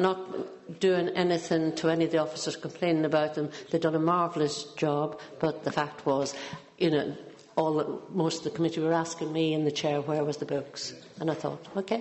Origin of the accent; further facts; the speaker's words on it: Ireland; Well, I'm Irish, aren't I?